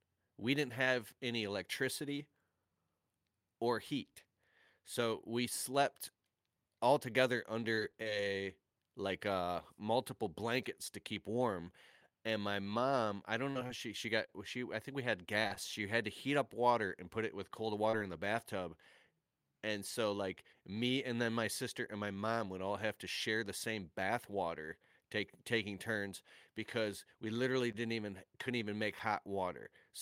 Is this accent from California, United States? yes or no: no; Detroit, Michigan, United States; You know, I remember being a kid growing up in Metro Detroit. I mean, I've lived in 31 homes. I've had 50 jobs. I went to 14 schools.